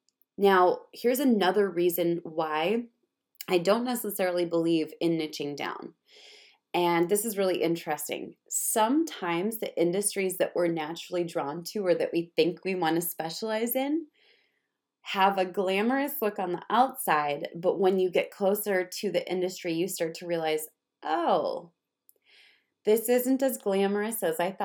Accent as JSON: {"language": "English", "region": "Minnesota", "country": "United States", "said": "And I say niching down because I'm from Minnesota and that's just how I learned it."}